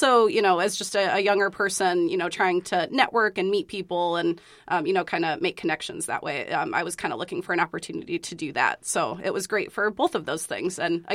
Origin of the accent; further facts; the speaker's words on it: Illinois, United States; I'm originally from Central Illinois, and I had been involved with a club back home.